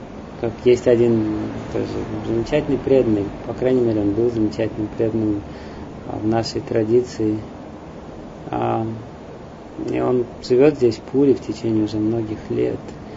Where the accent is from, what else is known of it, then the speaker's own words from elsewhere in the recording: Russia; Я сказал, что я из России